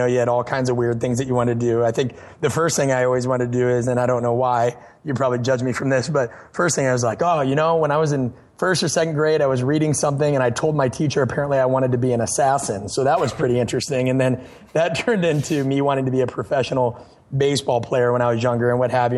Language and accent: English; Nebraska, United States; Growing up in Nebraska, that was always in your ear with the Husker Power program and Boyd Epley.